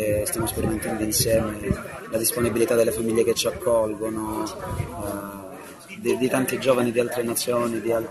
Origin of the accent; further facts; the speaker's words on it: Calabria, Italy; Vengo dalla diocesi di Mileto, Nicotera Tropea.